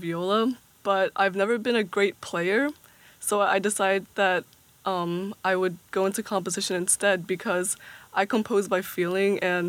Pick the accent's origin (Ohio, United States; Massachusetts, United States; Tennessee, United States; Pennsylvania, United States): Pennsylvania, United States; Philadelphia; Oh, I'm a Philly resident. I'm from here, yeah.